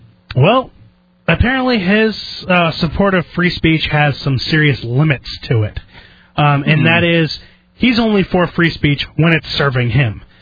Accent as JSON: {"language": "English", "region": "New York", "country": "United States", "said": "I've listened to Stern in the past because I'm originally from the New York area."}